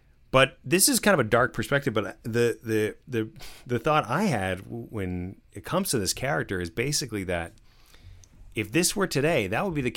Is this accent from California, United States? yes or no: no; New Jersey, United States; it was very common, I think, for a lot of kids to wear camo where I grew up in New Jersey